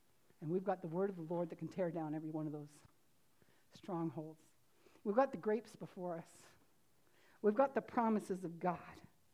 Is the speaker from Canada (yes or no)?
yes; Canada; because I'm a Canadian, born and bred.